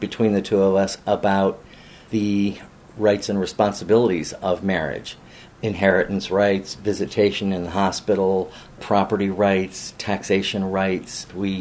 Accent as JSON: {"language": "English", "region": "Midwest", "country": "United States", "tie": "born or raised there", "moved": "as an adult", "said": "Although I was raised in the Midwest, I moved to Maine when I was 19 and lived there for a couple years before I met Dave"}